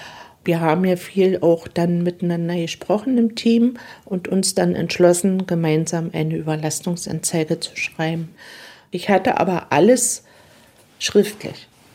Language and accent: German; East Germany, Germany; Wir kommen aus der DDR und ich lasse mir meinen Mund nicht verbieten.